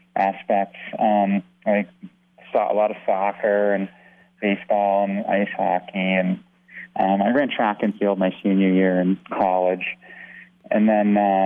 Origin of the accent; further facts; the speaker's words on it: Maine, United States; moved away as an adult; also born or lived in New Hampshire / California; now in Colorado, United States; No, I grew up in Maine. And I was there till age 18, went to college in New Hampshire, and then transferred to Colorado.